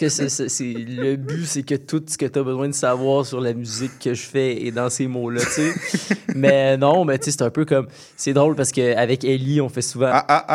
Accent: Quebec City, Quebec, Canada; ben moi, on a grandi à Québec. Moi, je suis parti à Montréal.

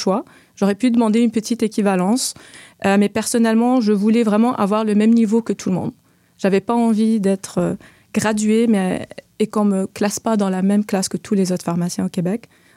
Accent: Algeria; moved away as an adult; now in Canada; moi, je suis au Québec depuis 20 ans cette année. Donc, je suis arrivée au Québec en 2004. Moi, je viens d'Algérie, donc j'ai immigré avec ma famille en 2004.

